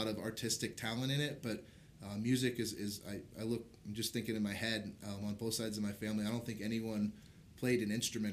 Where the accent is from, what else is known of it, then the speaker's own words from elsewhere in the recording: Santa Cruz, California, United States; Yeah, I grew up in Santa Cruz, moved up here for school, and have pretty much lived here since 92.